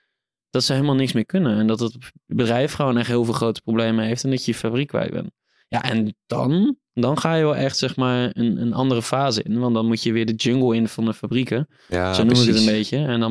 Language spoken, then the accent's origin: Dutch; Netherlands; Nou goed, ik sla hem even plat als Hollander hier.